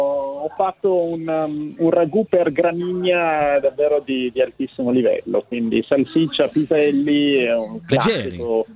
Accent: Rubiera, Emilia-Romagna, Italy; tipicamente reggiana, cioè già, voglio dire, dopo Rubiera, che è il mio paese, c'è il confine naturale, il fiume Secchia, e la provincia di Modena

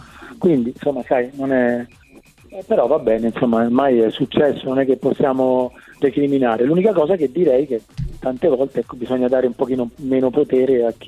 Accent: Milan, Lombardy, Italy; e sono di Milano e conosco bene la situazione.

